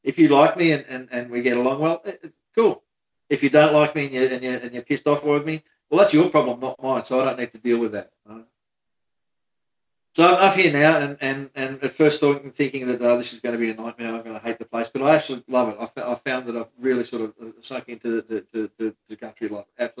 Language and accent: English; Australia; also born or lived in Melbourne, Australia; We are far too obsessed with sport and drinking, but that's one of the things about being Australian.